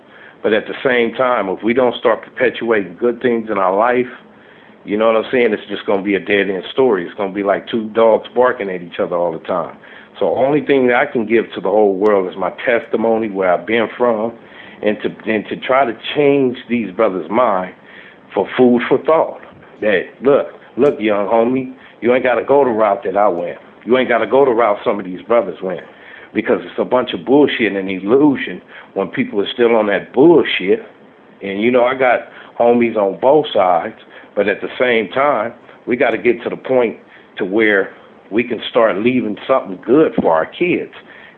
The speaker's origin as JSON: {"language": "English", "town": "Pomona", "region": "California", "country": "United States", "tie": "born or raised there", "said": "me coming from what hood I came from Pomona, you know, and me being able to have enough grace from God to be alive at my age of 41"}